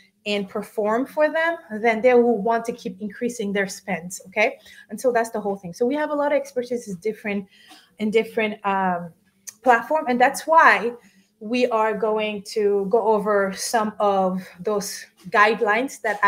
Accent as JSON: {"language": "English", "country": "Senegal", "tie": "born or raised there", "first_language": "French", "second_language": "English", "said": "The H is silent because my first language is French. I was born and raised in Senegal, which is a small West African country, and we were colonized by the French."}